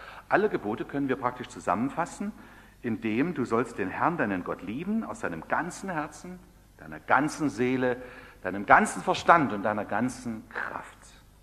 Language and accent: German; East Germany, Germany; Bei uns im Osten war Hammer und Sichel da drauf.